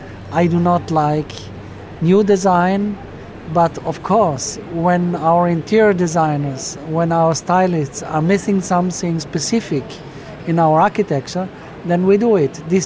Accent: Trentino-Alto Adige, Italy; English is a second language; I love my mountains, I love my hometown, but I fully disagree on what you say now. Italy has infrastructural problems since ever.

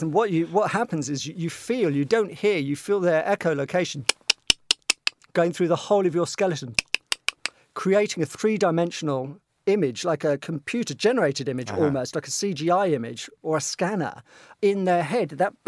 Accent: Southampton, South East England, United Kingdom; moved away as an adult; now in London, United Kingdom; I grew up in a port. I grew up in Southampton on the south coast of the UK.

